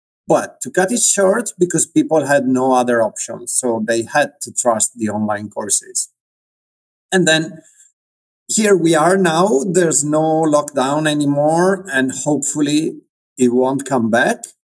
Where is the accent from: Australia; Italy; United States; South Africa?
Italy; first language Italian; English is a second language; And then I came back to Italy, my hometown actually, and from my hometown, I started a language school 20 years ago.